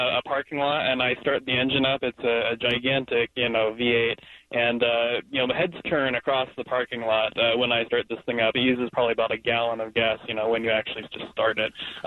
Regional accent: Wichita, Kansas, United States; I actually made it back to Kansas after about 2 weeks. I am back in my hometown of Wichita, Kansas.

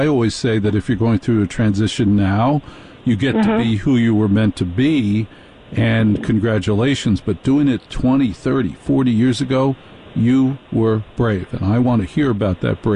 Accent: New York City, New York, United States; moved away as an adult; I have to lie because my instinct is I'm a New Yorker. I'm from New York. However, a few years ago, I was forced to leave New York because of financial problems.

